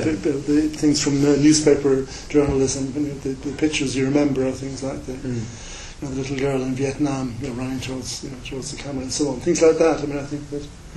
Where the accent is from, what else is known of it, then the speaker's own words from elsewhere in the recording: Ireland; the factual explanations of that is growing up in the Irish countryside.